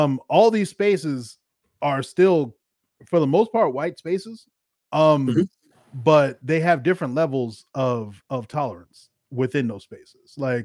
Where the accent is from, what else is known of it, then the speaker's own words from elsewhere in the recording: Cincinnati, Ohio, United States; also born or lived in Louisville; I was born in Louisville, Kentucky, but raised in Cincinnati